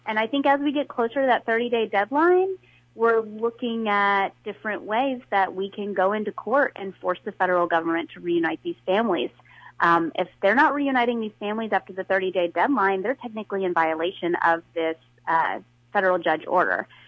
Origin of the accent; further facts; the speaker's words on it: Canada; I'm Canadian